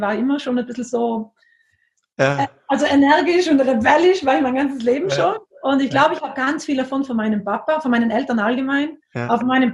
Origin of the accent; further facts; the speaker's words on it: Trentino-Alto Adige, Italy; Also ich bin ja aus Südtirol, habe aber angefangen zu tauchen vor 10 Jahren.